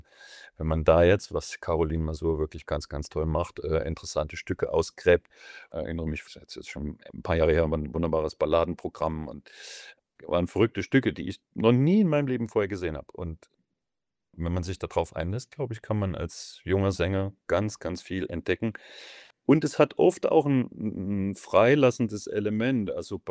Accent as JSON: {"language": "German", "country": "Germany", "said": "Ich komme ja auch aus der DDR und bin folglich auch viel in Brandenburg urlaubsmäßig mit der Familie groß geworden"}